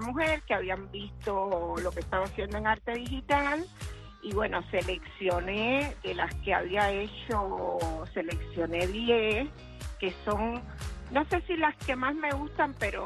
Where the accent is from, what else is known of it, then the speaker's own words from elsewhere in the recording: Camagüey, Cuba; yo soy cubana, de pura cepa, camagüeyana, además, de lo que estoy súper orgulloso.